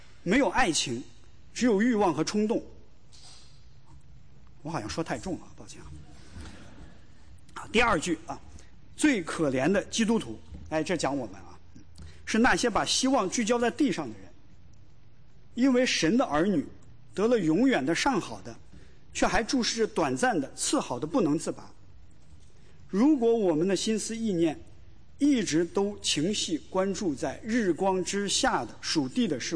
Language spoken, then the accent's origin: Chinese; China; 小的时候在中国住这个国营厂的家属院，房子都是分的，特别小，父亲母亲和我一家三口还住一间12平米的房子